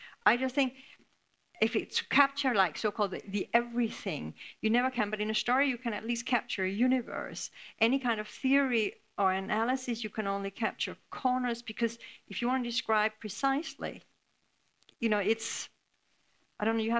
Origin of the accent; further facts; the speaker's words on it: Denmark; The Greenlanders have many words for snow. We don't in Denmark. We have many words for rain and boredom.